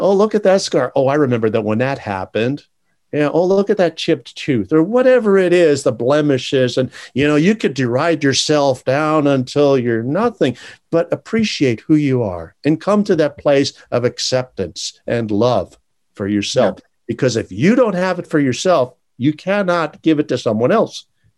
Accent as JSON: {"language": "English", "country": "Germany", "moved": "yes", "lives_now": "United States", "said": "I am an immigrant. I come to this country from Germany, and I landed in upstate New York in the foothills of the Catskill Mountains. I grew up. Uncle Sam's Navy found me here on the West Coast, and I stayed."}